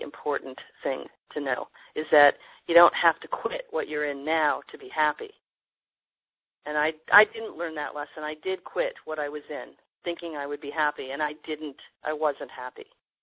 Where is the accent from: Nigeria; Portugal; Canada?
Canada; now in United States; I'm a Canadian, so I work on a work visa.